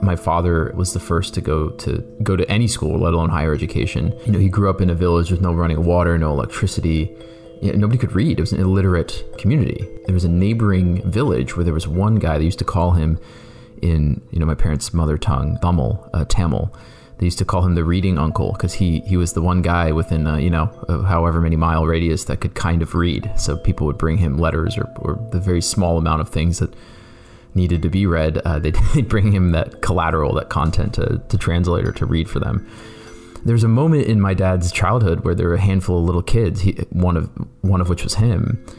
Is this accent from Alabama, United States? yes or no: no; Canton, Ohio, United States; You know, I grew up in Canton, Ohio. I am first generation Indian American.